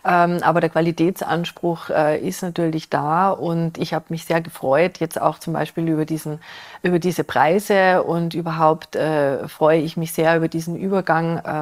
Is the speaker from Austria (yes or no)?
yes; Linz, Upper Austria, Austria; Ich komme ja aus Linz, also aus Ostösterreich